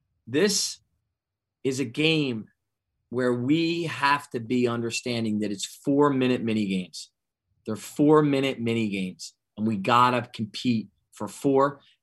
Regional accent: Philadelphia, Pennsylvania, United States; now in Hartford, United States; I know I'm from Philly, but I'm a Hartford guy now.

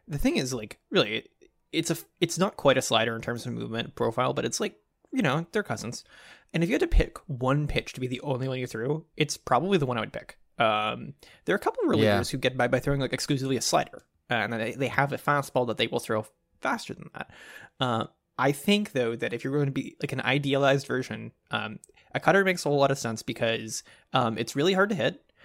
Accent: Dallas, Texas, United States; I never had an allegiance necessarily as a kid growing up in Dallas

